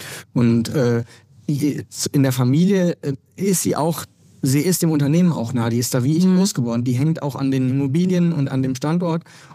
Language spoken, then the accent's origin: German; Dortmund, North Rhine-Westphalia, Germany; Wenn du da als Dortmunder auskommst, bist du Ausländer. Ne? Du bist einfach aus dem Ausland, nicht aus Bayern.